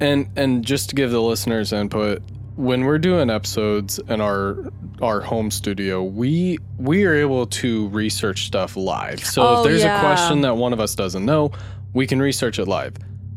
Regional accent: Tornado Alley, United States; I grew up in Tornado Alley.

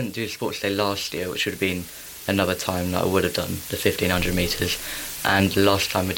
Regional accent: Sandown, South East England, United Kingdom

